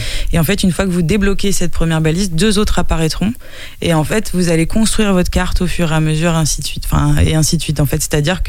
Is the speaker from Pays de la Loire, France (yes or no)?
yes; Nantes, Pays de la Loire, France; now in Angers, France; moi je ne suis pas angevine d'origine, je suis nantaise d'origine, mais ça fait 10 ans que je suis installée là.